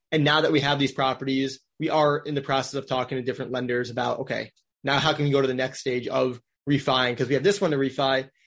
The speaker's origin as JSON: {"language": "English", "region": "Wisconsin", "country": "United States", "tie": "born or raised there", "lives_now": "Orlando, United States", "said": "I grew up in Wisconsin. So for me, it's not some foreign place"}